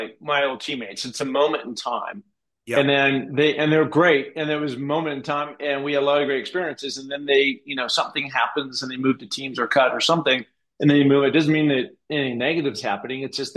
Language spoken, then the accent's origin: English; Seattle, Washington, United States; also born or lived in New Orleans; And again, I'm from Seattle, so I'm from the West Coast